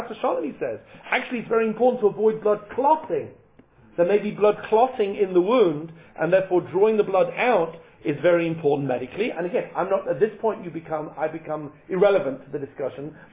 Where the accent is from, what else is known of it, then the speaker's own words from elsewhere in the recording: Leeds, Yorkshire and the Humber, United Kingdom; I said, I'm from Leeds.